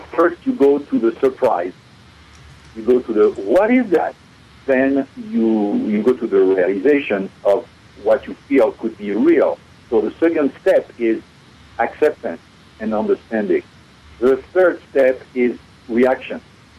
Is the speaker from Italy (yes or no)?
no; France; moved away as an adult; now in United States; Something is wrong versus the way I was raised in France and how I was described, how America was.